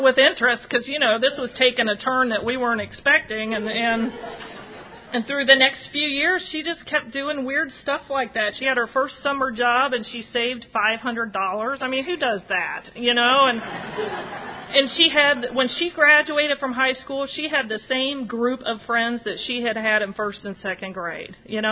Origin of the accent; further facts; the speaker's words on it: Oxford, Ohio, United States; You know, I grew up in a college town. I grew up in Oxford, Ohio, where Miami University is, and I was going to college football games as a 6- and 7-year-old.